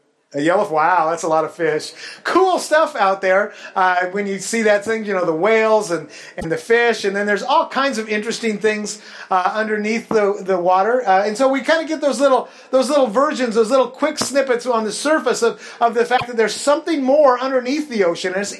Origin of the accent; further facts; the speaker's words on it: Washington, United States; Yeah, I grew up in Grays Harbor, if you know where that is. I spent a lot of time out on the ocean, went out of Westport a lot